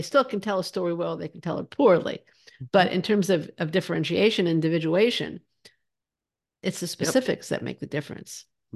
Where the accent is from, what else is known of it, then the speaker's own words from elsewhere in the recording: Los Angeles, California, United States; I'm from Los Angeles.